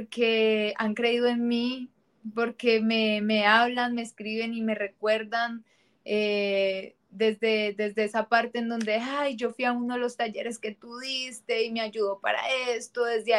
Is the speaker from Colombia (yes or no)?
yes; Colombia; Pues bueno, no va a saber igual que en mi país.